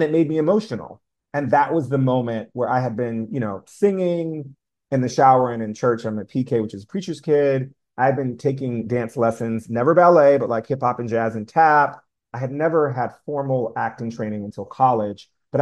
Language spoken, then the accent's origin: English; New Haven, Connecticut, United States; tours of Cats and the Rent tour I would join 2 years later both came through New Haven, Connecticut, my hometown, the Schubert Theater.